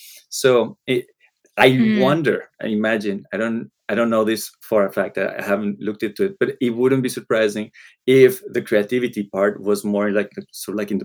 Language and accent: English; Colombia; first language Spanish; English is a second language; I grew up in Colombia. Spanish was the language, right?